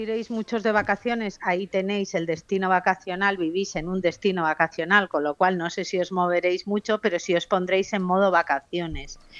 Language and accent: Spanish; Pamplona, Navarre, Spain; ya sabes lo que dicen en mi tierra. Nosotros siempre es una chaquetica, por si acaso, ¿sabes? Cuando veías el programa de fiestas de San Fermín, los fuegos son a las 11 de la noche.